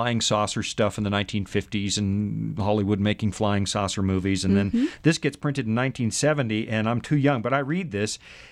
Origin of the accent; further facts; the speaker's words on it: Smithers, British Columbia, Canada; Well, I'm not sure I ever did grow up, reared in northern British Columbia, a little town called Smithers. Shout out to the people in Smithers. Behind the Alaska Panhandle, way up north in the middle